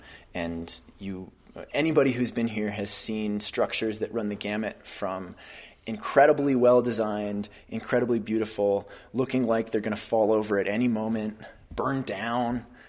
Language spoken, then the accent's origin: English; Lafayette, Colorado, United States; I see echoes of the place I grew up, which is the Front Range. I grew up in Lafayette, Colorado.